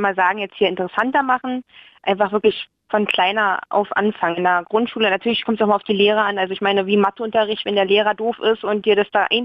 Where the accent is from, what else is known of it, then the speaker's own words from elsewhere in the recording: Berlin, Germany; ich komme ja aus Hellersdorf